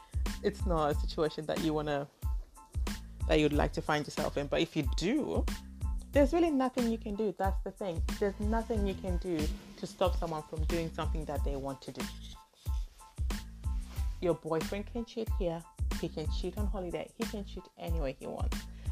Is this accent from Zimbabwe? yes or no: yes; Zimbabwe; As someone who grew up with no ass, and I'm from Zimbabwe, and Zimbabweans are known to have big asses, and I don't.